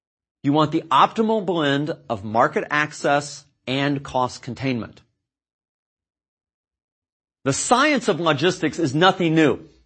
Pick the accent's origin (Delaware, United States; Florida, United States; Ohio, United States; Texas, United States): Ohio, United States; Columbus; This helps to explain why my hometown, Columbus, Ohio, is known as a distribution city.